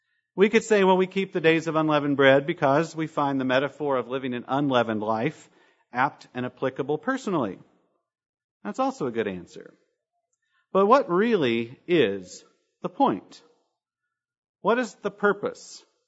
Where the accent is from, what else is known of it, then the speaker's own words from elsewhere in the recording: Kentucky, United States; accent: Kentucky accent; I knew how to pronounce them, even with my Kentucky accent.